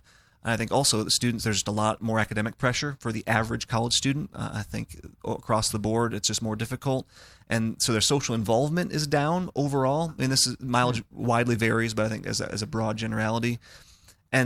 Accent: Midwest, United States; It would be a little bit different here than where I grew up in the Midwest.

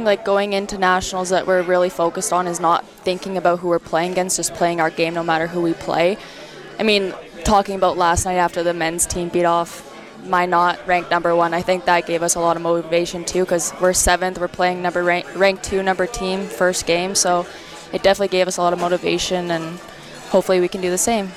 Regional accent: Alberta, Canada; Yeah. I'm from Alberta, too.

